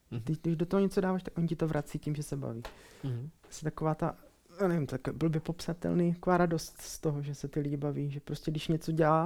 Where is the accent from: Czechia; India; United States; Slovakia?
Slovakia; Měl jsem československou svatbu letos a my jsme Slováci a to budeme prostě pařit, jo. To není jak u vás tady v Česku, my na Slovensku prostě svatba začíná od půlnoci.